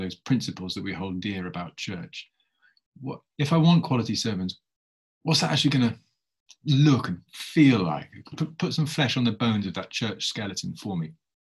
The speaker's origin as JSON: {"language": "English", "town": "Witney", "region": "South East England", "country": "United Kingdom", "tie": "born or raised there", "said": "I grew up in Whitney in West Oxfordshire, which is not too far from you guys, is it?"}